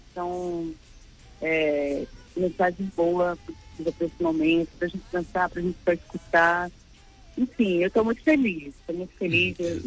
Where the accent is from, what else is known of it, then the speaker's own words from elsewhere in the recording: Northeast Region, Brazil; eu como nordestina